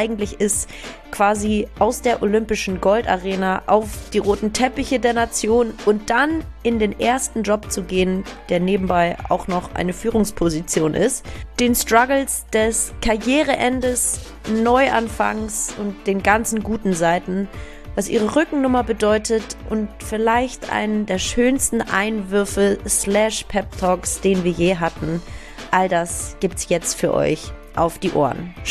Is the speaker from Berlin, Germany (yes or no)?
no; Hamburg, Germany; Ich bin Hamburgerin sogar.